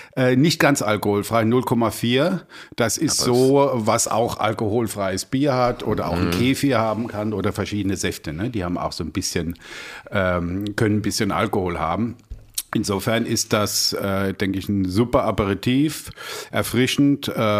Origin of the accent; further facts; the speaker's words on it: Landau, Rhineland-Palatinate, Germany; now in Berlin, Germany; Gebürtig bin ich aus der Pfalz, aus Landau und da auch in einer Weinbaufamilie väterlichenseits aufgewachsen.